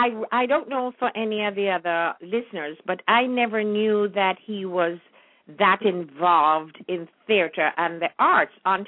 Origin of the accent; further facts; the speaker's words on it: Jamaica; Well, you know, since as I grew up as a Jamaican, then I call it the Jamaican name.